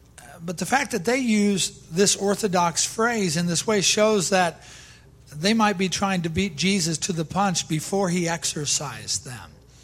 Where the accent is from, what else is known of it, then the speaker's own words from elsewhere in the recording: Iowa, United States; I grew up in Iowa. We're the number one hog state. Every weekend, it was a hog roast time. There was no other meat. It was just pork where I grew up at.